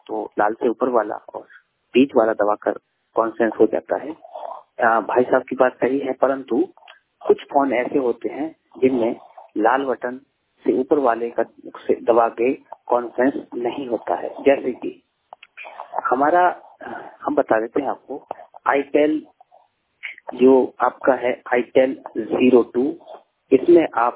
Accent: Budaun, Uttar Pradesh, India; बदायूं 100% बदायूं से, यूपी बदायूं, हमारा जिला बदायूं है यूपी से।

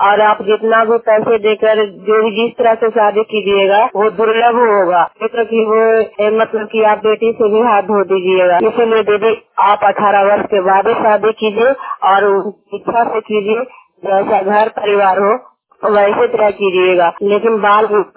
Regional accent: Bihar, India; मैं गंगटा की हूँ और बस लियावा पंचायत हरदौत प्रखंड और जिला नालंदा का निवासी हूँ।

